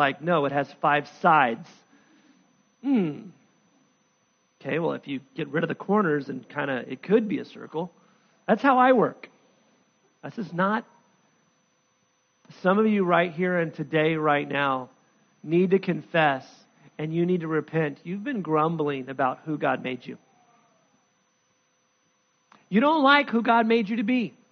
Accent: United States; I'm a grumbler. I'm a complainer. I'm an American.

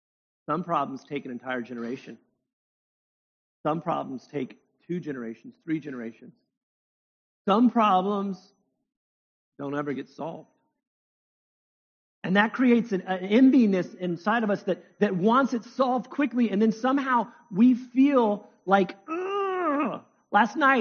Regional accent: United States; And I'm an American. I waste.

